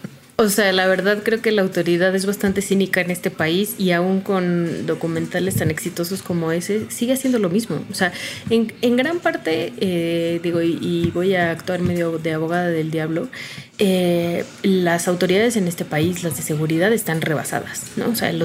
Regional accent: northern Mexico, Mexico; yo que soy norteña es como, ah, pues que se jodan, mientras no sea yo

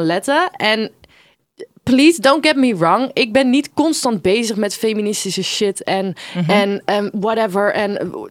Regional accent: Maassluis, South Holland, Netherlands; also born or lived in Rotterdam; Iemand vroeg, waar kom jij vandaan? En ik zei, ja, Maassluis en Rotterdam en...

